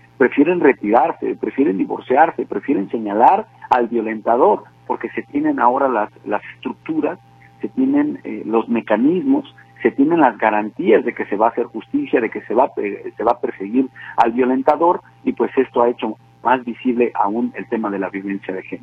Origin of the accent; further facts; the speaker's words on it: Jalisco, Mexico; de quiénes somos como jaliscienses y en pleno 2025